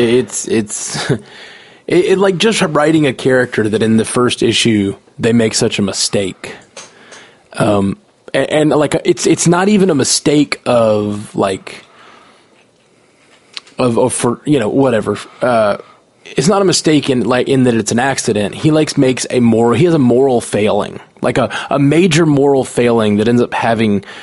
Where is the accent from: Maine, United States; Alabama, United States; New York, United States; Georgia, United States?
Alabama, United States; I grew up in Alabama